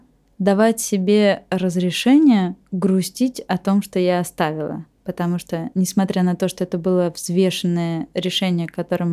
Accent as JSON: {"language": "Russian", "region": "Moscow", "country": "Russia", "tie": "born there", "said": "я родилась в Москве."}